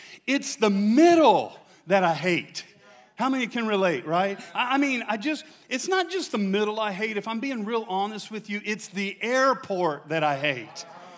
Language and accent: English; Michigan, United States; I'm from Michigan.